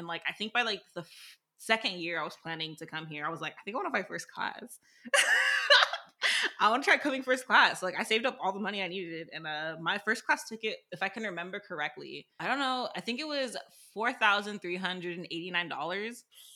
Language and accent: English; Arizona, United States; now in South Korea; Well, so I'm from Arizona, so I flew out of Sky Harbor Airport.